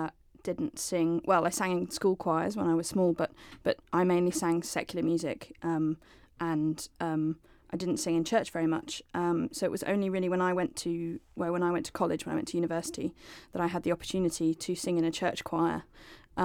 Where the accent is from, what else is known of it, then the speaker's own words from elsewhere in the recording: United Kingdom; as British musicians, it's the real pinnacle